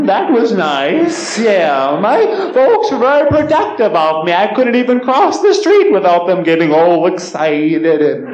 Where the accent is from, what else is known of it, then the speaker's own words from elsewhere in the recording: United States; I'm from America and the economy's having problems.